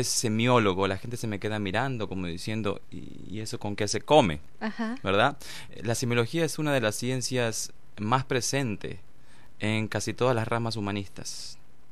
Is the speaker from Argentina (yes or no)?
yes; Argentina; moved away as an adult; soy original de Argentina, pero dejé mi país cuando era muy joven, 19 años aproximadamente.